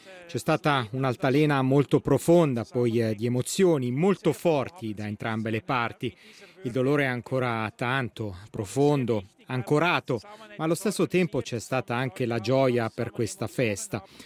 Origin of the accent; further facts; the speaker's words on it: Switzerland; Come svizzero